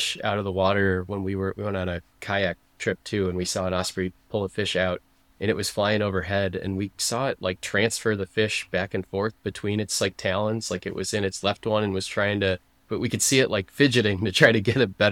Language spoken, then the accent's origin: English; Sanibel, Florida, United States; I remember growing up on Sanibel, there's all these posts, you know, for osprey nests